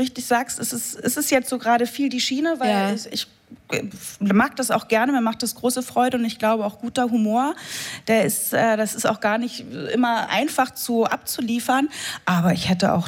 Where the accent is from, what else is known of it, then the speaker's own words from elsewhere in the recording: Berlin, Germany; Ganz genau, ich bin aus Hermsdorf-Reinickendorf, das ist ganz toll im Norden Berlins.